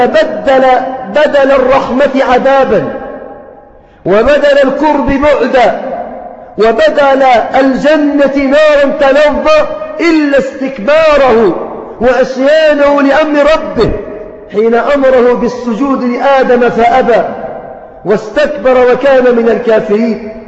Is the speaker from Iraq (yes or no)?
no; Egypt